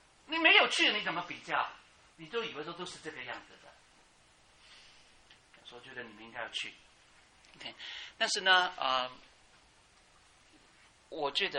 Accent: China; 如果是我们中国人呢、啊，做生意要紧了、啊，对吗？

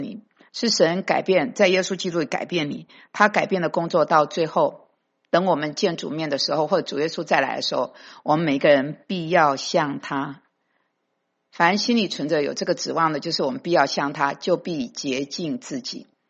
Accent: Taiwan; now in United States; 那我个人呢是从台湾来的，1985年在美国信主

